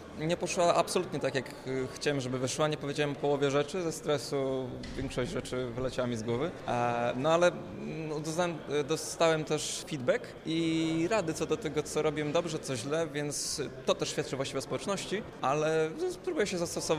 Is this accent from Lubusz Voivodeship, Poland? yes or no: yes; Zielona Góra, Lubusz Voivodeship, Poland; przyjechałem z Zielonej Góry. Jestem studentem drugiego roku na astrofizyce.